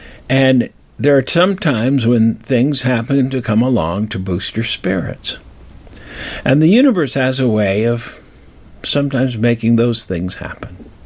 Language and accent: English; Colorado, United States; I said, look, I'm not from around here. I'm from Colorado.